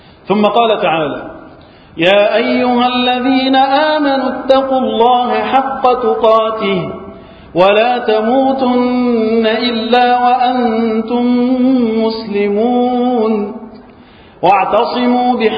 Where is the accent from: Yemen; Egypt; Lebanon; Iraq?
Egypt; وأن يحفظ بلدنا مصر من الفتن وسائر بلاد المسلمين